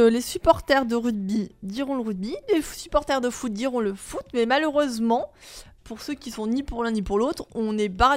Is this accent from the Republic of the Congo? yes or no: no; France; je suis française. Ouais. À la rigueur, un petit peu l'Italie parce que j'ai de la famille italienne, donc on va dire France-Italie.